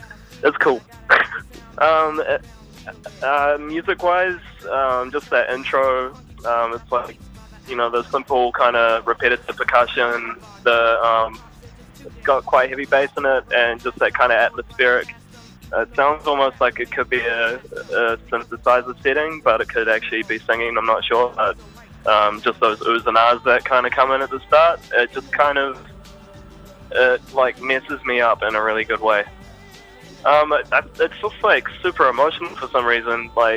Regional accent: Panmure, Auckland, New Zealand; the times I spent growing up in Panmure and GI

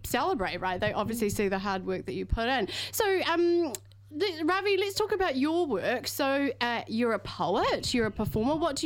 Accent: Greymouth, West Coast, New Zealand; I grew up in Greymouth on the west coast of the South Island, so I absolutely know the buzz.

